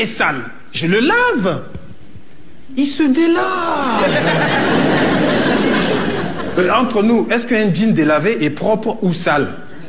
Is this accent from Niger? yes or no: yes; Niger; Même si je suis nigérien, maintenant je me fais beaucoup d'amis en France